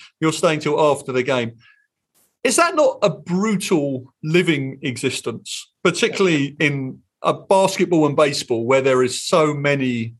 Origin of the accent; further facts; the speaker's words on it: England, United Kingdom; now in United States; As an English person, like, when we watch football, we watch sport.